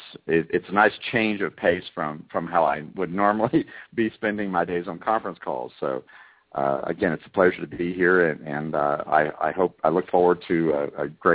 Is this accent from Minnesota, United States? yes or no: no; Alabama, United States; I grew up in Northeast Alabama, and my father was a Southern Baptist minister.